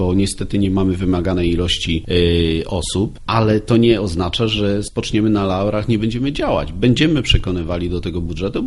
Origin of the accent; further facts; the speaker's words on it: Lubin, Lower Silesian Voivodeship, Poland; mimo tego, że mieszkam tu, jestem rodowitym lubinianinem, znam problemy miasta